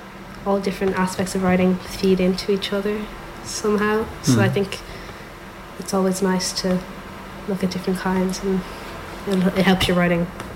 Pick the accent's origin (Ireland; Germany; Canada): Ireland; Dublin, Leinster; I'm 16, and I'm from Glasnevin, and I go to School Katrina in Glasnevin.